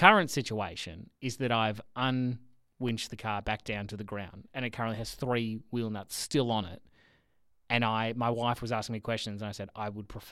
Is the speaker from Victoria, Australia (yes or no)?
yes; Victoria, Australia; Look, I grew up on the Ninch and we never called it the Ninch.